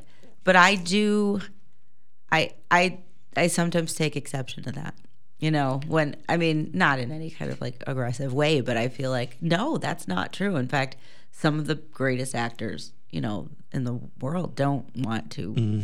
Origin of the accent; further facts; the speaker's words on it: Chicago, Illinois, United States; we grew up singing in the Chicago Children's Choir